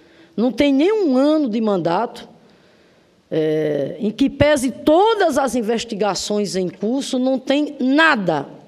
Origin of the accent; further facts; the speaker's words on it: Northeast Region, Brazil; moved away; Como muitos nordestinos e nordestinas, eu tive que sair da minha terra para buscar mudar de vida